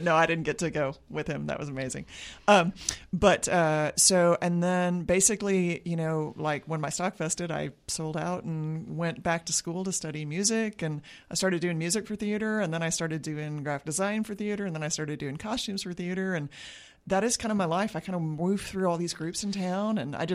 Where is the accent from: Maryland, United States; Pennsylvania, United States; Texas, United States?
Texas, United States; Dallas; also born or lived in Virginia; I grew up in Dallas, and it was pretty lame. But then I came down here to go to college, and I just never left.